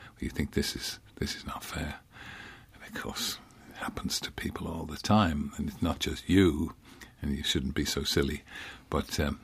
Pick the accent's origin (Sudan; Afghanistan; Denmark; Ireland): Ireland; We're an Irish family. Irish families are like that.